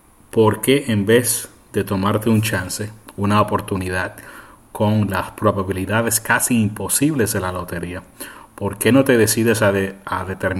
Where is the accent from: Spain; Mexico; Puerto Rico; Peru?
Puerto Rico; yo recuerdo que creciendo en Puerto Rico, en la década de los 70 y los 80